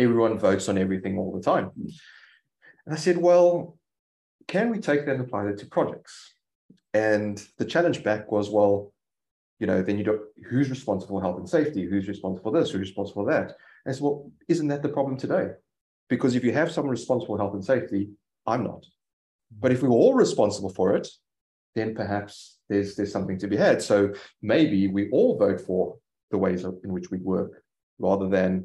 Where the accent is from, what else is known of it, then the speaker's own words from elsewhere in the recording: South Africa; Me being South African, love the rugby analogy as well.